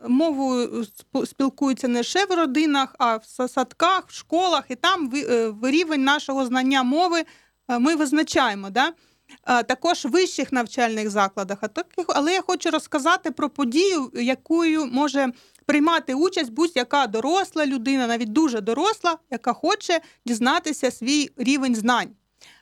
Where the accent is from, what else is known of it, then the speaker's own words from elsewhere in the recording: Eastern Ukraine, Ukraine; Я сама із Східної України, так, я підкреслюю